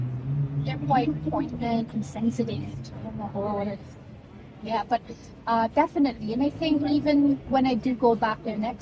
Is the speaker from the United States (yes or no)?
no; Philippines; Oh, I shouldn't talk about me being Filipino or white people.